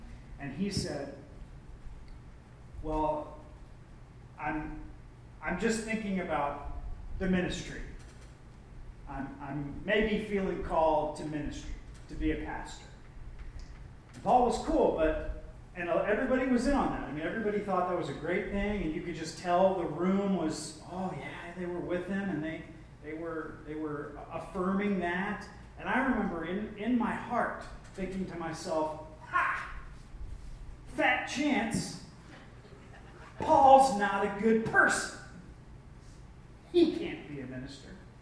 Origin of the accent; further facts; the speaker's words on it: Huber Heights, Ohio, United States; As you know, I grew up in Ohio, grew up near Dayton, Ohio, and in Huber Heights, Ohio.